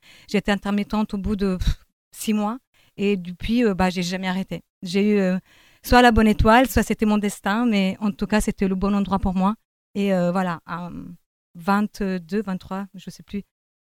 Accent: Abruzzo, Italy; moved away as an adult; Complètement italienne, abruzzese. Je viens des Abruzzes. Je suis arrivée ici en 2003, donc il y a longtemps, pour la danse, justement, pour travailler.

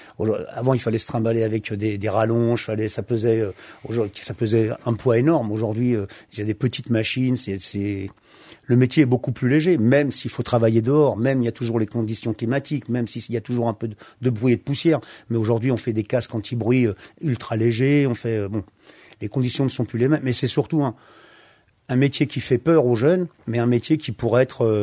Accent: Paris, Île-de-France, France; born there; also born or lived in Italy; Je suis originaire d'Assise, mes parents. Je suis né à Paris, j'ai été à l'école française, je suis reparti en Italie, étudier prima media, seconda media. Je suis ensuite revenu en France, à l'école, au lycée italien à Paris.

